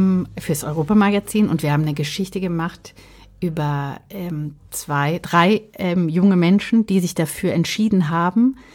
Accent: Rhineland-Palatinate, Germany; ich komme aus der Vulkaneifel

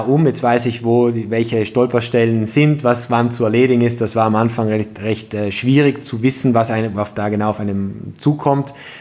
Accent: Bolzano, Trentino-Alto Adige, Italy; Direktor vom Naturmuseum Südtirol in Bozen und komme aus Bozen.

